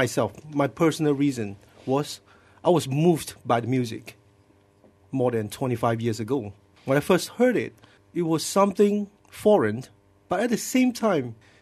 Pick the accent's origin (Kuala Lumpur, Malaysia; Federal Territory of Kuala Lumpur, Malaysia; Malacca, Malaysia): Malacca, Malaysia; I'm from Malacca. There was only one old record store that kind of have some real jazz.